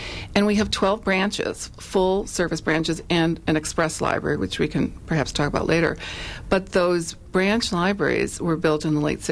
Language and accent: English; Milwaukee, Wisconsin, United States; I am originally from Milwaukee, used the Tippecanoe branch on our south side